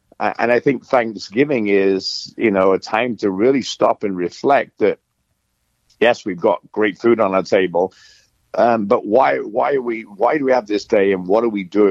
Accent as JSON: {"language": "English", "region": "England", "country": "United Kingdom", "said": "obviously being English, we have something called bubble and squeak"}